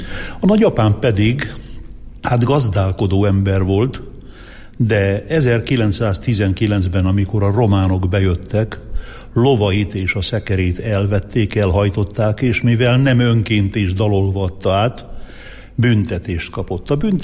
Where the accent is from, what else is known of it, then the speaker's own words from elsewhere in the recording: Vylok, Zakarpattia Oblast, Ukraine; Hát így indult az én gyermekkorom, Tiszaújlakon, és nem utcába laktunk, hanem a Vásártéren.